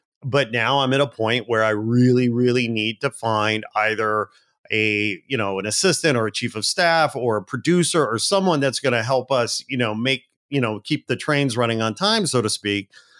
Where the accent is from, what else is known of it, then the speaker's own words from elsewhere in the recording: Chicago, Illinois, United States; I was originally from Chicago, and I used to travel and I'd say I'm from Chicago